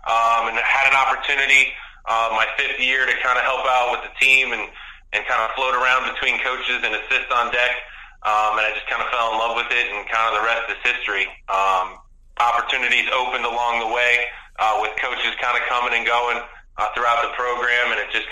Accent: Connecticut, United States; I'm originally from Connecticut.

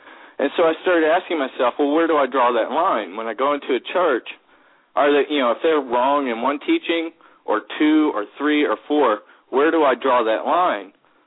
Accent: Texas, United States; now in Tacoma, United States; I'm from Texas, but I'm living up in Tacoma, Washington.

